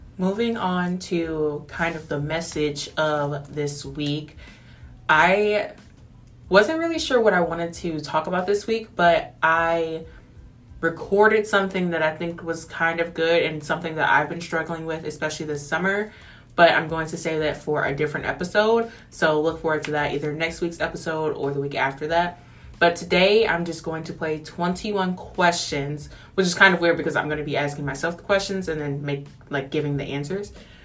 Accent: St. Louis, Missouri, United States; now in Kansas City, United States; So, and then I'm originally from St. Louis, and so after I graduated from Wartburg, I went to St. Louis for about a month and a half, and then moved to Kansas City, which is where I'm currently at right now.

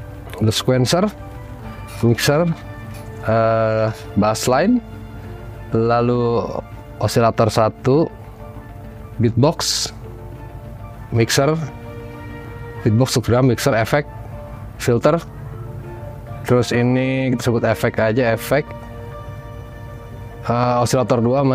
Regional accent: Bandung, West Java, Indonesia; berasal dari Bandung.

